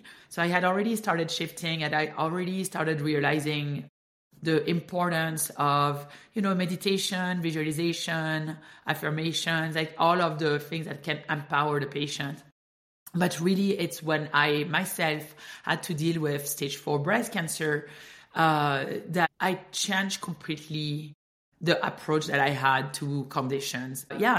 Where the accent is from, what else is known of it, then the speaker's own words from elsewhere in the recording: France; accent: French; English is a second language; Okay. Well, so I'm French. Cannot hide it. Apparently, I have an accent. I don't hear my accent, by the way.